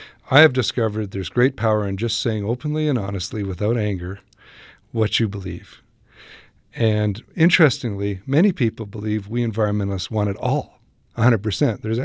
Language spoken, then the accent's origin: English; Canada; also born or lived in United States; I'm Canadian, but I'm a North American too, and I've spent a lot of time in the United States